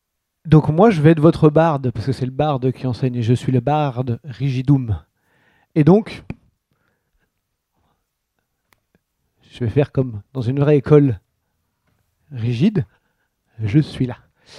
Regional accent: Le Mans, Pays de la Loire, France; Je suis du Mans, je suis un peu jaloux.

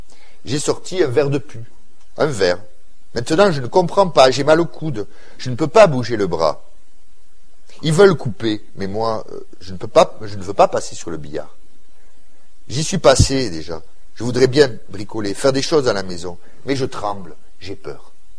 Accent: Aulnay, France; born there; je suis né à Aulnay. On est venu ici pour l'école.

